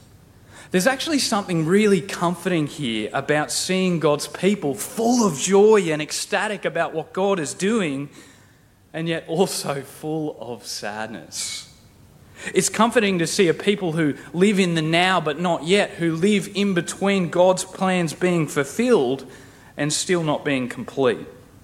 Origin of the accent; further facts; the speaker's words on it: Dirranbandi, Queensland, Australia; And for me, growing up in Dirranbandi was a real joy. But these days, whenever I go home, I'm always filled with this weird sort of feeling.